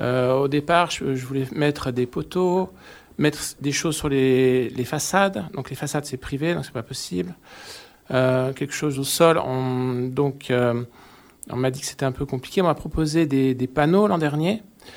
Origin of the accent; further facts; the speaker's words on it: Auvergne-Rhône-Alpes, France; Moi, je viens de Savoie.